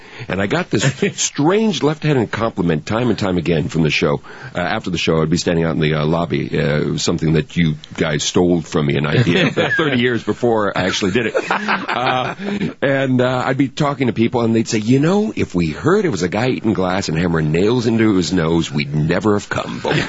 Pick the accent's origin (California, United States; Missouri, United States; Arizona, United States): California, United States; growing up in Southern California in a suburban community that was not the most exciting place to be as a kid.